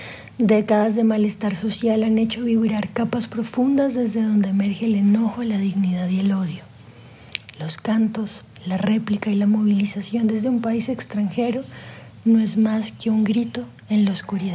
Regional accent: Colombia; now in Mexico City, Mexico; soy colombiana. Llevo casi 2 años viviendo en Ciudad de México

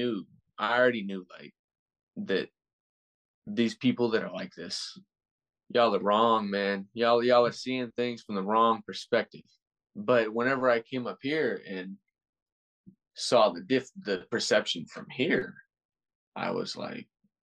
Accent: Texas, United States; I'm coming from Texas.

